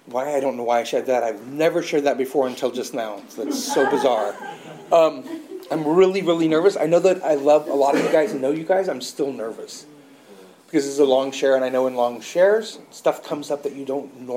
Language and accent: English; Oklahoma, United States; I grew up in Oklahoma, and so I'd never seen people from other races that much.